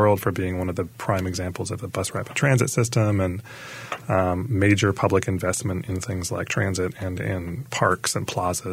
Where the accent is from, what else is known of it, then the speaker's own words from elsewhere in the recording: United States; And I think it's not as if I'm having to announce myself as an American.